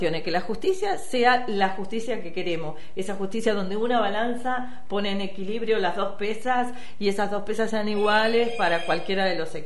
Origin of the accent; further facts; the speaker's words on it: Villa Clara, Entre Ríos, Argentina; Yo soy de Villa Clara, departamento de Villahuay, donde 32 años estuvimos intentando y trabajando para recuperar el municipio.